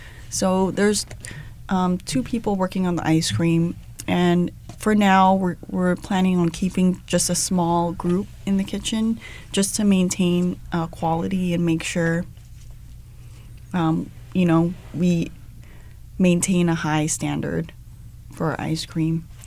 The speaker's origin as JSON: {"language": "English", "town": "Los Angeles", "region": "California", "country": "United States", "said": "oh, I'm from the Valley, they're like, oh, you're from the Valley. But I feel like people don't realize that a lot of people who are born in and raised here in LA actually are from the Valley."}